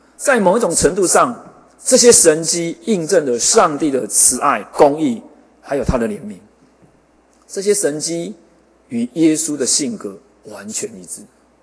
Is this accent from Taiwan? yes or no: yes; Taiwan; 我们台湾人为了要得到那个神灵的庇护，我们愿意花很多很多的钱买一些符咒类的东西